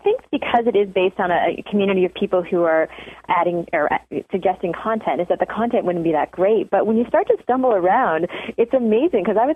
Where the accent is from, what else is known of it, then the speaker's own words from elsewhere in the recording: Toronto, Ontario, Canada; from Toronto, Canada.